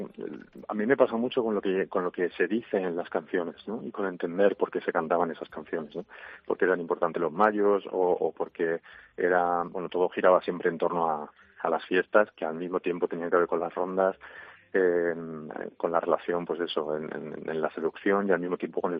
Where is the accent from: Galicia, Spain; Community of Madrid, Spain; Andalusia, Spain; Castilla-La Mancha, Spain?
Community of Madrid, Spain; Móstoles; aunque nací en Madrid y me crié en Móstoles